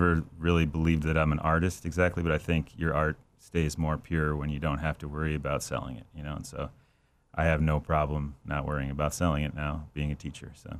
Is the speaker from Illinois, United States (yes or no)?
yes; Illinois, United States; I grew up in the suburbs of Chicago.